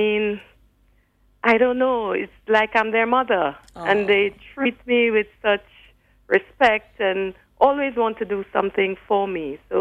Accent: Jamaica; But I grew up in Jamaica. I went to primary school, infant, primary, and convent in Jamaica.

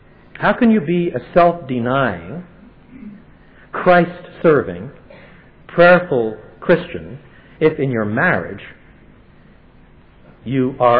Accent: French Canada, Canada; Well, I could cope with that. I was brought up in French Canada.

